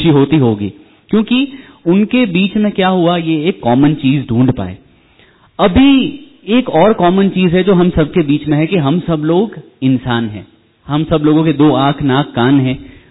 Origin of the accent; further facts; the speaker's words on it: Kutch, Gujarat, India; Yes, मैं भी कच्छ से हूं।